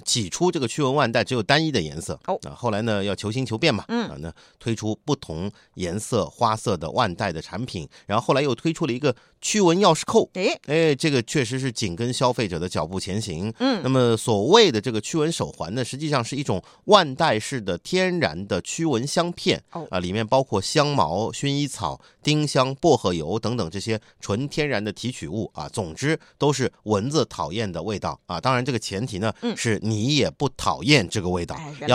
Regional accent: Nanjing, Jiangsu, China; 啊，虽然我们南京那边有一个中山陵里面有一个湖

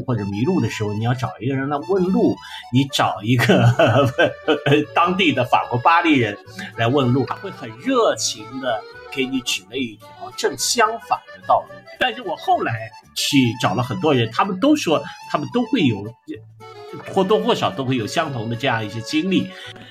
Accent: China; now in Paris, France; 我相信作为一个中国人来说，到任何一个国家，中国人最大特色就是适应

